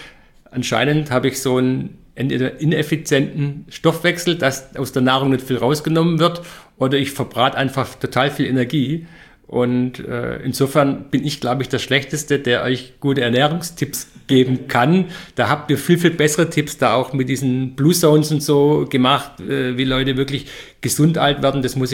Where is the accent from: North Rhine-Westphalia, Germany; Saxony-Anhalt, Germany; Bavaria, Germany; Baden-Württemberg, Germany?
Baden-Württemberg, Germany; ich bin Schwabe, ich muss jede Mahlzeit süß beenden.